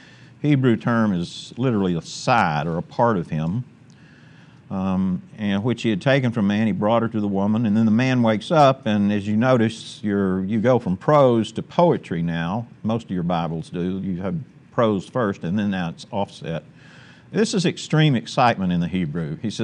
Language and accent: English; Texas, United States; I've thrown enough dirt clods in my life because I'm from East Texas